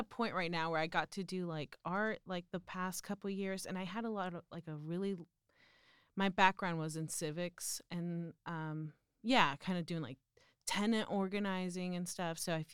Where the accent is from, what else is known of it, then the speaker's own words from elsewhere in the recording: Ciudad del Carmen, Campeche, Mexico; So I was born in Mexico, in southern Mexico, in an island in Ciudad del Carmen. But my dad's a musician, and he was an orchestra conductor across the country. So we moved everywhere. But my mom is from the northern part of Mexico that has, and she's Lebanese Mexican.